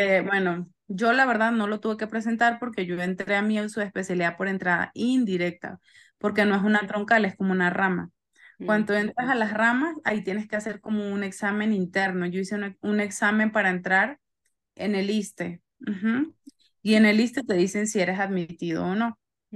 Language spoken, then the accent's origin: Spanish; Caracas, Capital District, Venezuela; yo siento que he cambiado mi manera de hablar, porque en Venezuela como que hablas más rápido, hablas la S como que la cambias por J al final, y como mi esposo es mexicano